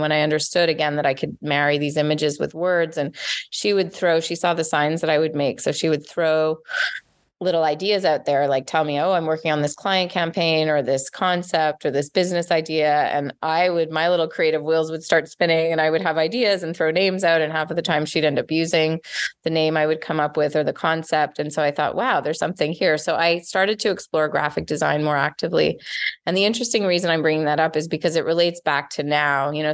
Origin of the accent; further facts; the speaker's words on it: Montreal, Quebec, Canada; moved away as an adult; I grew up in Montreal and, went to school there. I went away.